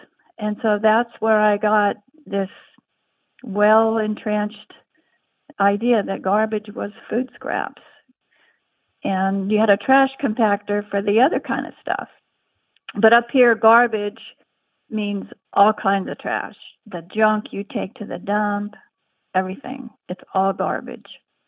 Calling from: Shelton, Washington, United States; also born or lived in San Diego; I'm calling from Shelton, Washington.

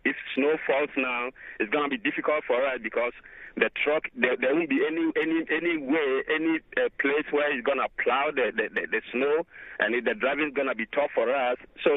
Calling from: New York, United States; Okay, I'm calling from Chelsea.

